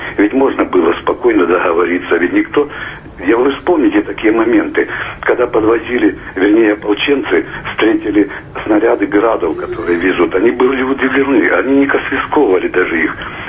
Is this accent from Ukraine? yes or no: yes; Donbas, Ukraine; я сам выходил из Донбасса